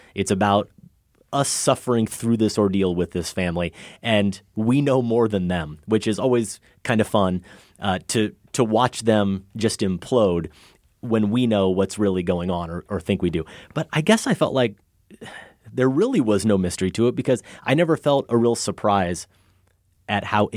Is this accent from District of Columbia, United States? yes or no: no; Iowa, United States; I am from Iowa, yeah. So, you know, again, no culture here whatsoever.